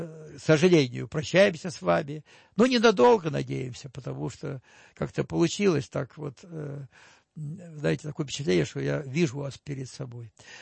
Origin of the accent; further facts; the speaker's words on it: Donbas, Ukraine; born there; я родился на Донбассе, в деревне. И что я с детства видел? Огромные поля, ширь невероятную степей наших.